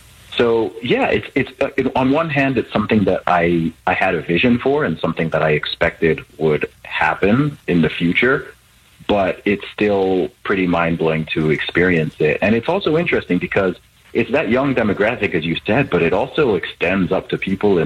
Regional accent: Saudi Arabia; also born or lived in England; I was born in England, grew up in Saudi Arabia, went to an American school, essentially up until fifth grade, was surrounded by a lot of Americans and Canadians, and then have a family background from Nigeria, and was going back to Nigeria every 2 or 3 years during my childhood.

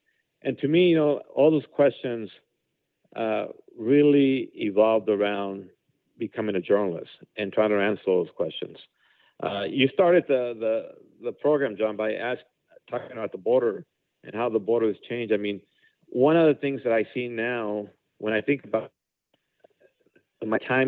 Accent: Texas, United States; especially as a Texan. I mean, as a Texan, you want to know what is it that the neighborhood needs

